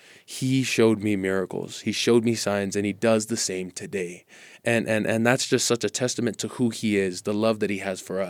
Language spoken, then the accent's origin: English; California, United States; moved away; I faced it a little bit growing up in California, you know, but most of it was a little nagging and teasing, but it wasn't really legitimized until I came out here.